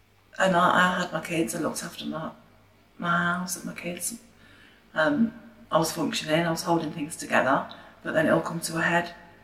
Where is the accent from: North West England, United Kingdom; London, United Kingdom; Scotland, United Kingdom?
London, United Kingdom; Wandsworth; 36, and I grew up in Wandsworth.